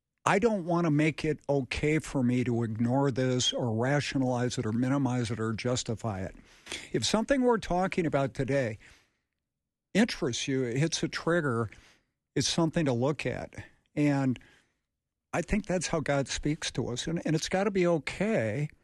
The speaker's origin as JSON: {"language": "English", "town": "Edina", "region": "Minnesota", "country": "United States", "said": "I'm from Edina, we'll take it"}